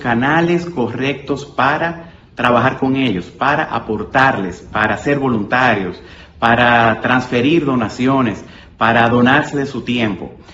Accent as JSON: {"language": "Spanish", "country": "Dominican Republic", "said": "como dominicanos"}